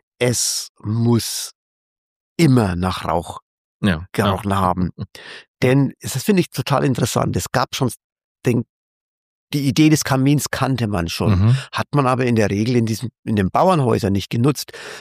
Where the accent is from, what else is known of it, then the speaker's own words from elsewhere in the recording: Ramsthal, Bavaria, Germany; Und aus meinem Heimatdorf, Ramstal natürlich damals auch, Hammelburg, auch das Weindorf.